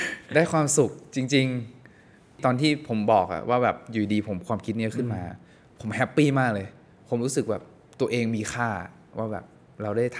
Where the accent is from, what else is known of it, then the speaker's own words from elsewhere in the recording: Lampang, Thailand; ชวนนักกีฬายูโดที่ลำปางครับมาซ้อมมาเทรนที่กรุงเทพเพราะว่าจากการที่เราได้เติบโตมาที่แถวนั้น